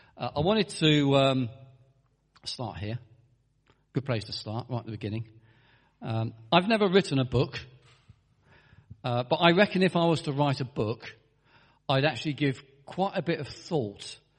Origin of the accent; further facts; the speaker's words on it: Herne Bay, South East England, United Kingdom; And I live in Herne Bay. I was born in Herne Bay. I've lived in Herne Bay all my life.